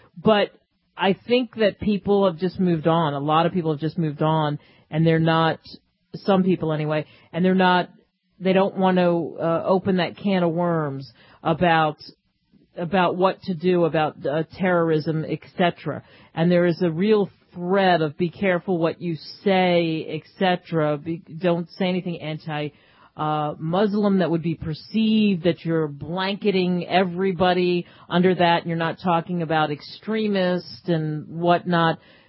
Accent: United States; I'm an Irish descendant and I'm an American, but, you know, my family a few generations ago came from Ireland.

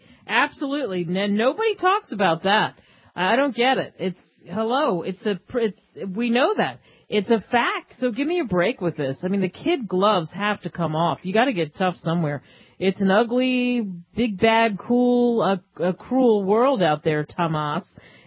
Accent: United States; I'm an Irish descendant and I'm an American, but, you know, my family a few generations ago came from Ireland.

